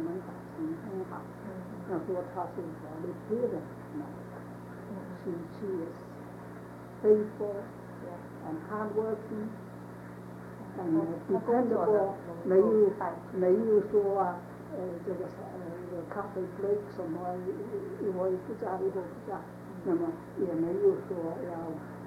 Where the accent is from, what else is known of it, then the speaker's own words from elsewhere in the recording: China; 所以我们倒是我们中国人为什么要去接客人？